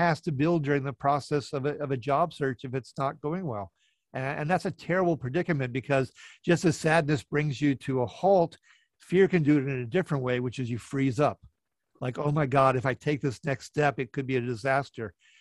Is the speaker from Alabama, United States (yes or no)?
no; Minnesota, United States; I guess I was raised in Minnesota, and we have the expression Minnesota Nice Syndrome.